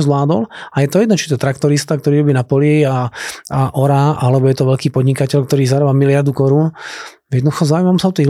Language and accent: Slovak; Brno, South Moravian Region, Czechia; also born or lived in Slovakia; Ja viem, že keď som ja išiel zo Slovenska do Čiech, som vracal naspäť do Brna, pretože som rodný Brňák